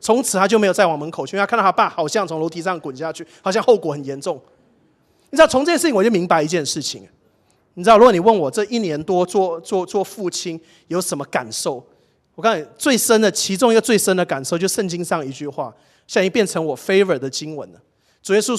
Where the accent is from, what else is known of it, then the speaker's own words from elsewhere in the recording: Malaysia; 我从小在马来西亚，我的教会就教我这三件事情